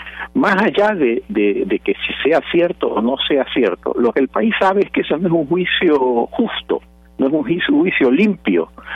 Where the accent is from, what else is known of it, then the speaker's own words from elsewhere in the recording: Ecuador; la novedad que se produce en este momento en mi país es que hay un choque entre el presidente de la República